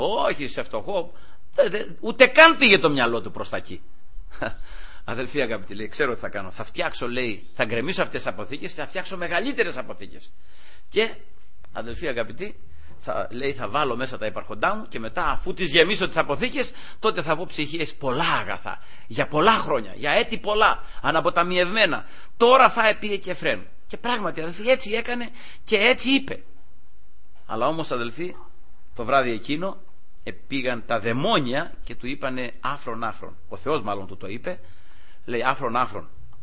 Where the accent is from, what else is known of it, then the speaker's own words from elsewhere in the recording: Peloponnese, Greece; Εκεί στα μέρη μου, ας πούμε, που είναι προς τη Μάνη, μετά την Καλαμάτα που πάμε, είναι το Αρμυρό, και λίγο πιο πάνω είμαστε εμείς μετά.